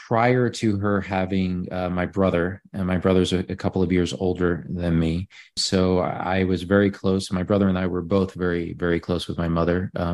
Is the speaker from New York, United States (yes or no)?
yes; New York, United States; So I grew up in Long Island, New York, about 30 minutes outside of New York City.